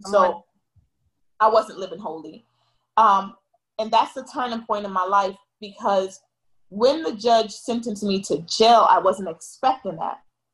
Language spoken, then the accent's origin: English; Miami, Florida, United States; also born or lived in Bronx, New York; So I was born in the inner city of, I was born in Bronx, but raised in the inner city of Miami, Florida.